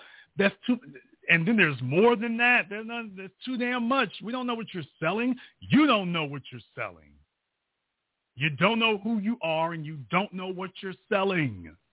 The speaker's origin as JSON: {"language": "English", "region": "Louisiana", "country": "United States", "said": "I guess it's because I'm from Louisiana."}